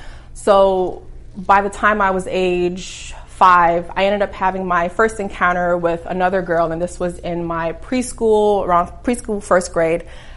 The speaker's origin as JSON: {"language": "English", "town": "Brooklyn", "region": "New York", "country": "United States", "tie": "born or raised there", "said": "I grew up in Brooklyn, New York, the only child to my parents, and I grew up in a two-family household."}